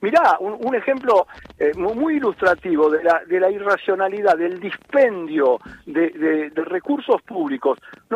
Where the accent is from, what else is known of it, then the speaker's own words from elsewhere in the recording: Tapalqué, Buenos Aires Province, Argentina; Tapalqué, que es mi